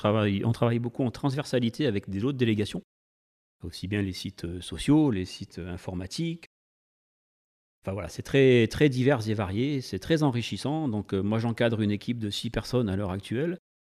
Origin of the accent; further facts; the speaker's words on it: Le Chambon-Feugerolles, Auvergne-Rhône-Alpes, France; Oui, je suis d'ici. Je suis originaire du Chambon-Feugerolles. Voilà, mes parents sont originaires du Chambon-Feugerolles.